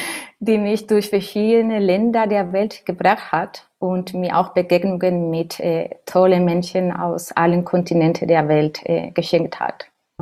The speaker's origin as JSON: {"language": "German", "region": "Andalusia", "country": "Spain", "second_language": "German", "moved": "as an adult", "said": "ich komme sprunglich aus Spanien. Meine Wurzeln liegen im Südspanien, Andalusien, zwischen zwei Städten, Sevilla und Cádiz."}